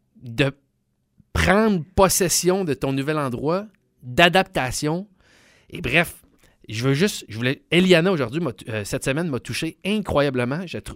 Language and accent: French; Quebec, Canada; born there; Tu sais, moi, je suis né au Québec, puis je pense vivre au Québec jusqu'à la fin de mes jours.